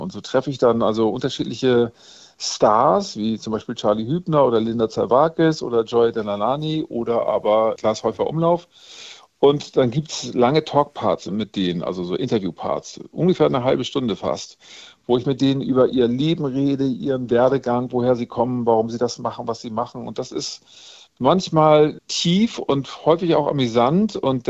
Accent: Lütjenburg, Schleswig-Holstein, Germany; Ja, mit Daniel Richter komme ich ja aus dem gleichen Ort. Wir sind ja beide in Lütjenburg an der Ostsee aufgewachsen

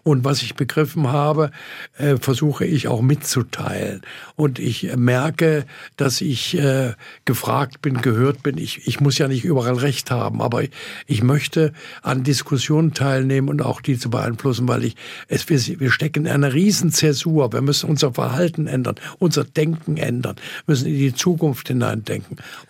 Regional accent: Dresden, Saxony, Germany; in Dresden zum Beispiel, meiner Heimatstadt

